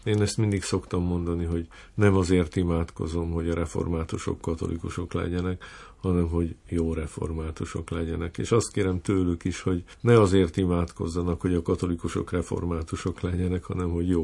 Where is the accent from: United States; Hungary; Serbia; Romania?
Hungary; Nógrád; én egy Nógrád megyei kicsiny faluban nőttem föl, ahol körülbelül fele-fele arányban voltak római katolikusok és evangélikusok